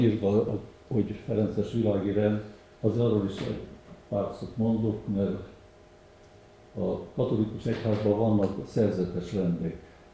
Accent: Baciu, Cluj County, Romania; Én eredetileg Bácsba születtem, itt éltem, de mégis csak anyai nagyanyámon vagyok eredeti bácsi. Apám Maros megyei, nagyapám Külkei

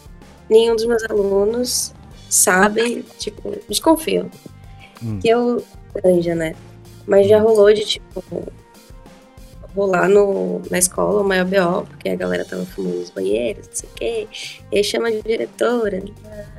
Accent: Recife, Pernambuco, Brazil; Eu sou de Recife.

